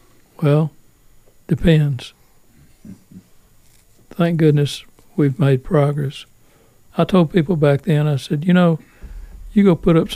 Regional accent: Alabama, United States; And I thought, oh, Lord, I'm dead now because he knows I'm from Alabama.

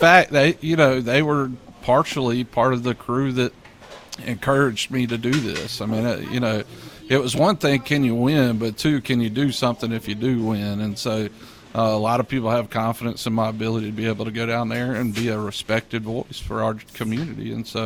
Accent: Greenville, South Carolina, United States; now in Rock Hill, United States; So born and raised in South Carolina in Greenville, moved up to this region in 2009

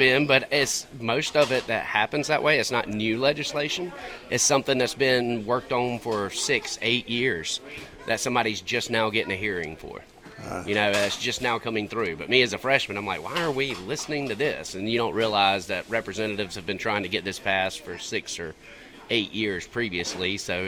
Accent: Rock Hill, South Carolina, United States; Born and raised in Rock Hill. Love the community.

